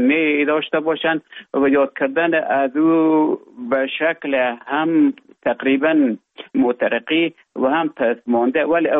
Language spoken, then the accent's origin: Persian; Afghanistan; moved away as an adult; also born or lived in Russia; now in Finland; تا زمانی که ببخشن طالبا آمدن من در افغانستان بودم. بعد از ای که از افغانستان طالبا آمدن به اوج گذاره محکمه که مشکل بود و آمدم به طرف های روسیه و از روسیه آمدم به ایجه بفنلان.